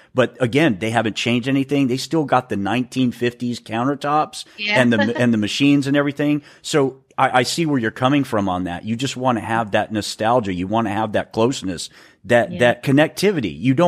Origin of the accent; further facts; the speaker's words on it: Texas, United States; I grew up in West Texas, and there was a diner that my dad always took me to.